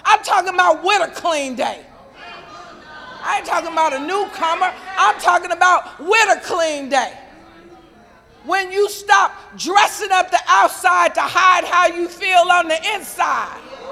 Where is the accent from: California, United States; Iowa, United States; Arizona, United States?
California, United States; Oakland; When I got here, I came from Oakland, California.